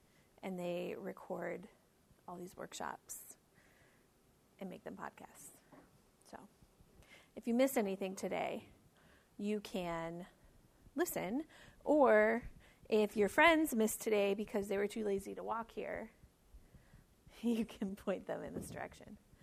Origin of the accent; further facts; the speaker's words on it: Detroit, Michigan, United States; now in St. Louis, United States; Okay, so I'm from St. Louis by way of Detroit, so was born and raised in Detroit and then moved to St. Louis 5 years ago.